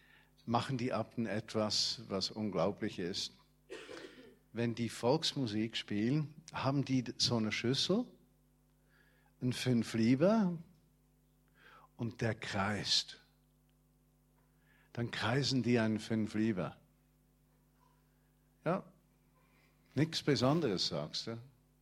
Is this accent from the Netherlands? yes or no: no; Switzerland; Zum Beispiel, ich bin ja Schweizer, nicht?